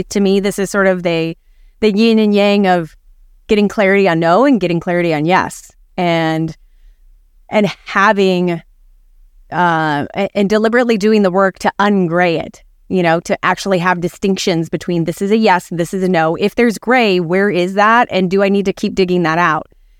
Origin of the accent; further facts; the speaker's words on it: Arizona, United States; I grew up in Arizona.